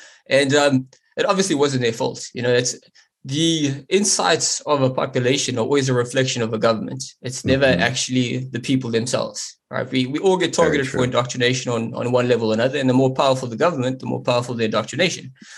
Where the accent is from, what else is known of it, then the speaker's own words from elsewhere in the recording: South Africa; because I was coming from South Africa